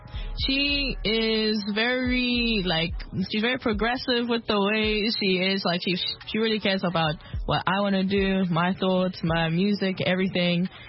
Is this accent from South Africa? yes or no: yes; South Africa; also born or lived in Ireland; my dad's English-Irish, and I was born in Ireland, but I grew up in South Africa.